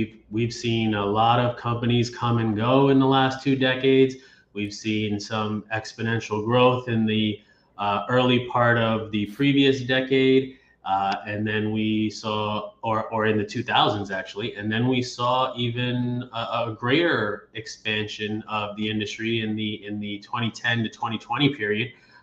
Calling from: Miami, Florida, United States; I'm connecting from Miami, yes. It from is Miami, yes. 80 degrees here.

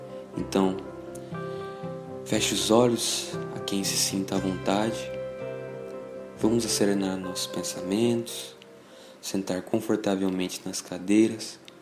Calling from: Três Lagoas, Mato Grosso do Sul, Brazil; eu tenho 22 anos e falo diretamente de Três Lagoas, no estado de Mato Grosso do Sul.

